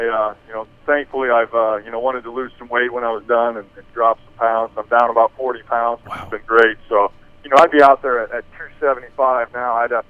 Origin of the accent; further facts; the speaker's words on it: Fishers, Indiana, United States; You know, my parents, Dave and Jane, we grew up in St. Louis de Montfort Parish in Fishers, and, you know, that's what I grew up with.